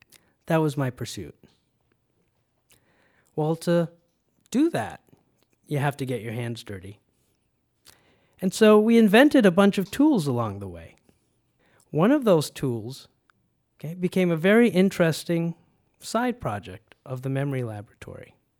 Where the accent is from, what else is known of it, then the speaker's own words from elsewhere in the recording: Canada; also born or lived in Guyana; my mother managed to get us out of Guyana. And by the time I was 7, I was happily growing up in Canada.